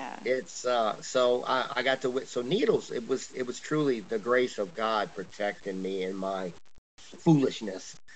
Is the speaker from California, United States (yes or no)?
no; Chalmette, Louisiana, United States; Here I am, born and raised in Chalmette, and I got a lot of friends from New Orleans.